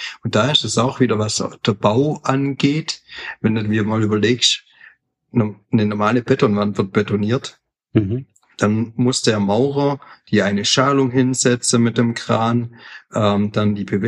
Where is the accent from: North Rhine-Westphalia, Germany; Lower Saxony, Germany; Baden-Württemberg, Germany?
Baden-Württemberg, Germany; Aber also habe richtig gut Schwäbisch gelernt und ja, natürlich auch aufgewachsen.